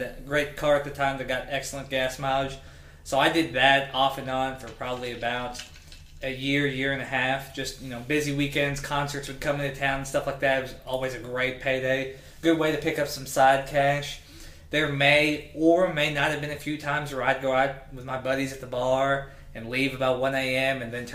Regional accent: Illinois, United States; I've been a butcher's assistant at a small grocery store in my hometown in Southern Illinois.

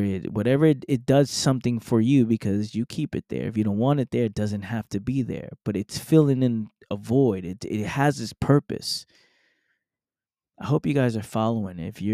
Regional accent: New York City, New York, United States; born and raised in the Bronx. Born and raised in the Bronx, New York.

